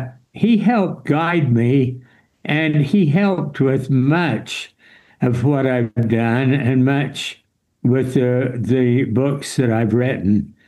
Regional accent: Ogden, Utah, United States; Well, I grew up in Ogden, Utah, graduated with an MBA

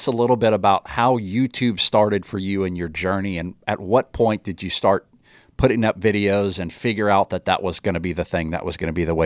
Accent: Lafayette, Louisiana, United States; I am a realtor from Cajun Country, Lafayette, Louisiana.

